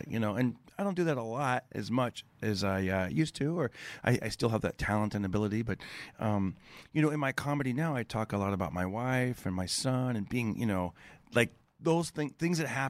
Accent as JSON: {"language": "English", "town": "Fresno", "region": "California", "country": "United States", "tie": "born or raised there", "said": "my characters from, you know, growing up in Fresno"}